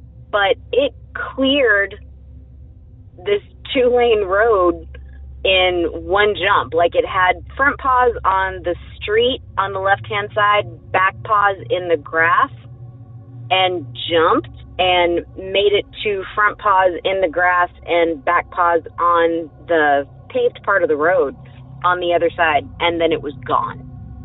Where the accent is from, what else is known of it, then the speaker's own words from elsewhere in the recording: Texas, United States; I'm from Southeast Texas